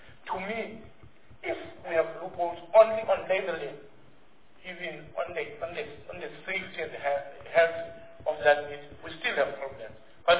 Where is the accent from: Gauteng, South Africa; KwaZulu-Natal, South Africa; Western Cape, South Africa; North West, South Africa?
KwaZulu-Natal, South Africa; I'm from KwaZulu-Natal. I shop in Kosi, and I know they're in Belgium.